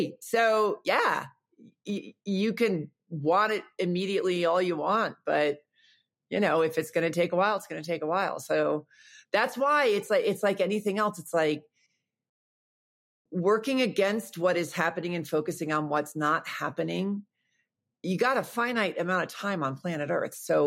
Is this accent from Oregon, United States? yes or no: no; New York, United States; I too suck at it. I'm from New York.